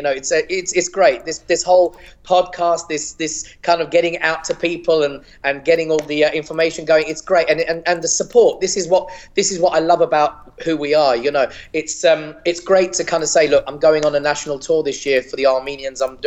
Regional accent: England, United Kingdom; I was born and raised in England, and I've lived in England all my life.

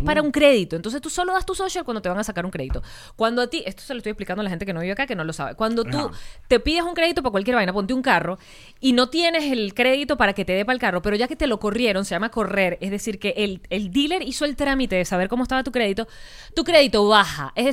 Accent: Venezuela; Uno como venezolano piensa que es como la cédula.

